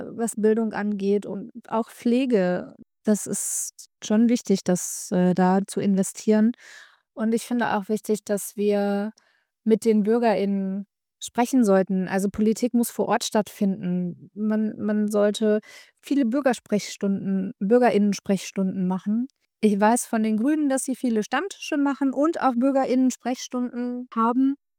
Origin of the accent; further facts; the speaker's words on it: Minden, North Rhine-Westphalia, Germany; born there; also born or lived in Hanover; ich bin geboren in Minden tatsächlich, habe meine Ausbildung hier gemacht und bin dann, hab in meiner Ausbildung meinen Mann kennengelernt. Und mit dem bin ich dann nach Hannover gegangen. Dort waren wir 10 Jahre